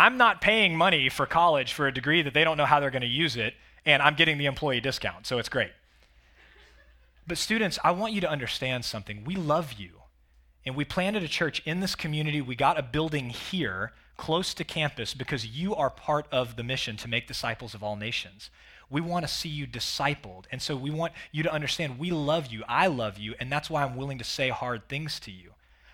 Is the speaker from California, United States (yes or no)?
no; Dallas, Texas, United States; Where I grew up in North Dallas, it was simply expected that you were going to college